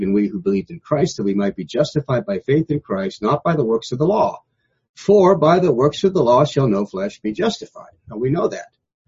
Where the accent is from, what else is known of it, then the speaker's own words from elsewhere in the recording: United States; born there; I wasn't born a Jew. I was born in America.